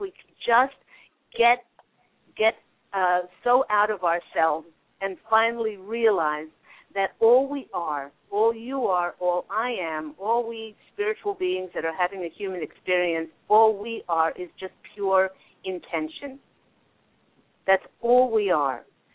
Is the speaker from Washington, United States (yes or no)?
no; New York, United States; Oh, I am a New York girl. I am. They say that you can take the girl out of New York, but you can't take New York out of the girl.